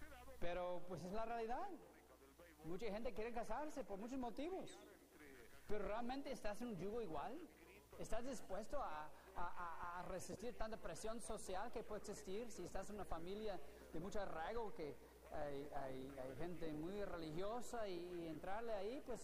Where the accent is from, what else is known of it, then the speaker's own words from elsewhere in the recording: Mexico City, Mexico; No, es que yo he vivido, vengo de la Ciudad de México